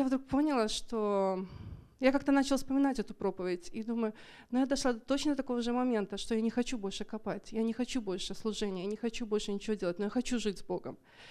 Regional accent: Renton, Washington, United States; Russian is a second language; и я из Рентона.

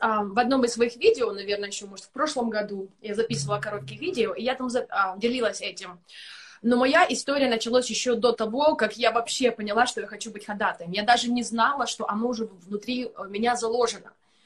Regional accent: Kramatorsk, Donetsk Oblast, Ukraine; когда еще будучи на Украине, я сама из Донецкой области, город Краматорск.

